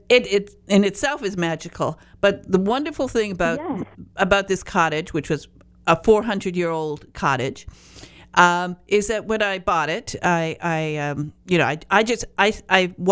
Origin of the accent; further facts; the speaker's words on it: Michigan, United States; I'm from Michigan, northern Michigan